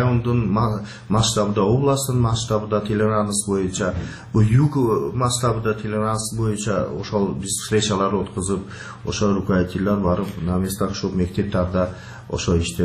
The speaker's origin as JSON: {"language": "Kyrgyz", "town": "Uch-Korgon", "region": "Batken Region", "country": "Kyrgyzstan", "tie": "born there", "said": "Эми биз ушу Кыргызстанды ушу Учкуронда ушакта турулганман 60-чы жыл."}